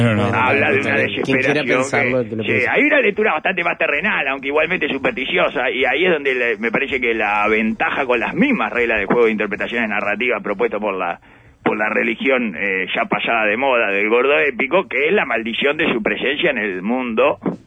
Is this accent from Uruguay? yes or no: yes; Uruguay; Así somos los uruguayos, como anfitriones.